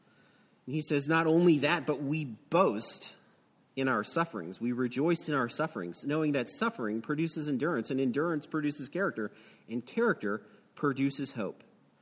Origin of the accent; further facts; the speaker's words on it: Ireland; I'm Irish, so I have to actively push away from that kind of reaction to suffering.